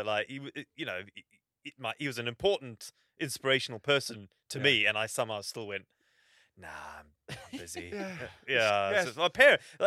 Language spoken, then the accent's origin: English; South Africa; even though I grew up in Africa, I'm not cool with that.